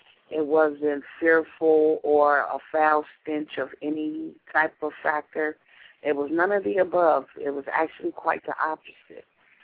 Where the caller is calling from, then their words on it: Cincinnati, Ohio, United States; I'm calling from Cincinnati.